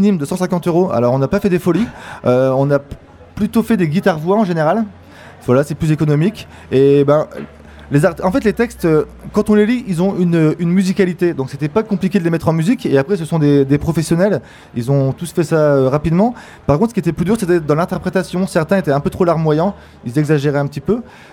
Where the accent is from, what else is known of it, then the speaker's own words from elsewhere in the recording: Hauts-de-France, France; enfin moi je viens du Chemin des Dames, j'habite là-bas.